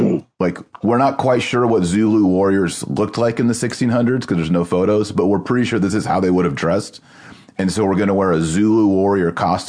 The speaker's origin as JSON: {"language": "English", "region": "Texas", "country": "United States", "said": "we're from Texas, so we're going to be wearing our indigenous traditional Texas clothing."}